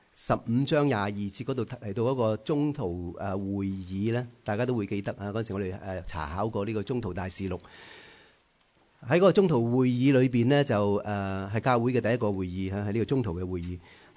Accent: China; 亦都唔可以同我哋中國人嘅嗰個分豬肉咧，係相提並論啊

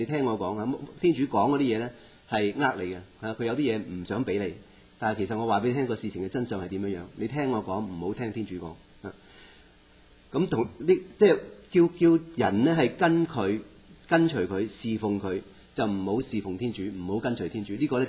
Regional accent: China; 这个就是我们中国人的弱点

